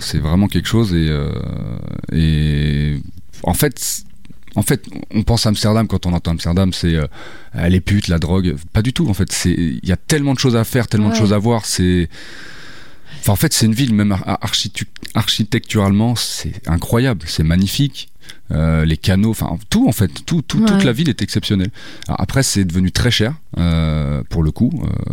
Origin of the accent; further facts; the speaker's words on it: Paris, Île-de-France, France; quand j'ai habité sur Paris, avant de venir habiter ici, enfin, je suis né à Paris, j'ai fait toute ma vie à Paris et tout.